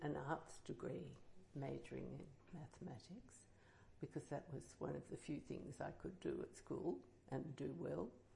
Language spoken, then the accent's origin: English; Melbourne, Victoria, Australia; born there; Well, I think I was born in Melbourne, went to school at university in Melbourne